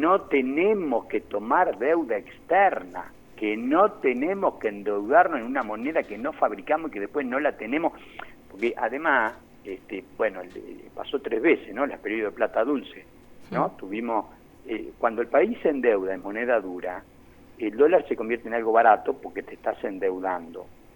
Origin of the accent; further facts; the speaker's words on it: Argentina; born there; estoy hablando de la Argentina donde yo nací